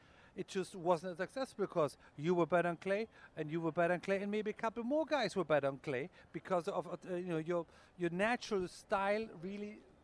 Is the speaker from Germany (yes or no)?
yes; Germany; I was born and raised on clay in Germany, and because of the winter, we played on carpet indoors.